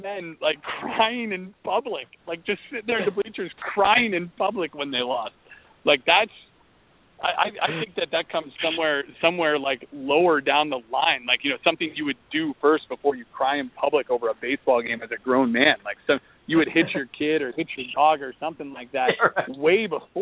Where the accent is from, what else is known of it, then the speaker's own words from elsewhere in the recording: Mukwonago, Wisconsin, United States; I grew up 25 minutes outside of Milwaukee, a little town called Maquanago.